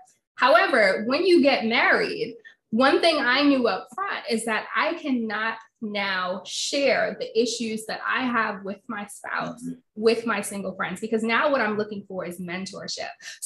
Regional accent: New York, United States; also born or lived in Washington, D.C.; Believe it or not, it's been more of an adjustment for me, and I'm from New York, than it has been for him. But we've lived in DC for so long that it's been where I've spent my entire adult life.

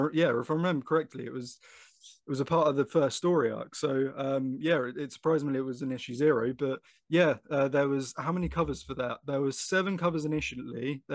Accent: Brighton, South East England, United Kingdom; So I come from Brighton in the UK, and it's known for the lanes, which is basically just like a series of roads that are filled with shops.

